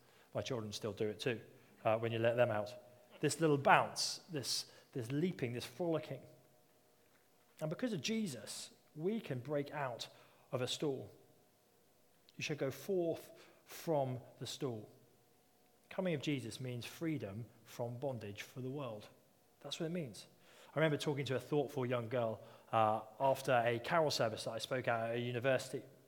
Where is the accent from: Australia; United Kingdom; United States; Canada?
United Kingdom; Now, being very British, I've not seen a lot of you leap like calves.